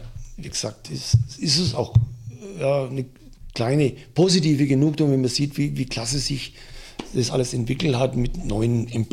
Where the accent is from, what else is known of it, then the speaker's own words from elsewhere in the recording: Bavaria, Germany; now in Switzerland; Sicherlich weit in der Schweiz, aber trotzdem als Franke geht sowas nie an einem spurlos vorbei.